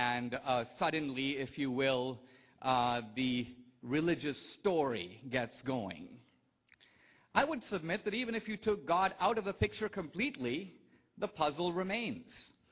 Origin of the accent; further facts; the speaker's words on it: Mumbai, Maharashtra, India; I come from Bombay, India. My family is from a part of India called Goa. I was born Christian.